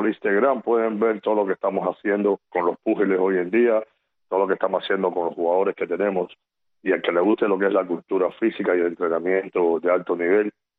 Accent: Havana, Cuba; born there; yo nací en La Habana, en el barrio del Alton, al lado, que conoce el barrio del Alton, al lado del ferroviario

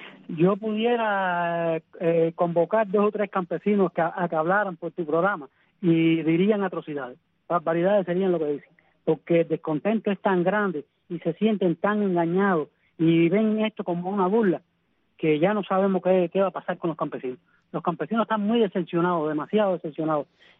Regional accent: Cuba; Los que somos cubanos

